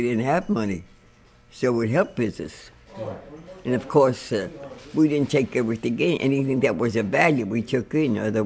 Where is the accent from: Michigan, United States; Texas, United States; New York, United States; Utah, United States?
New York, United States; New York City; now in Columbia, United States; I came from New York, from the city of New York. I was a Yankee.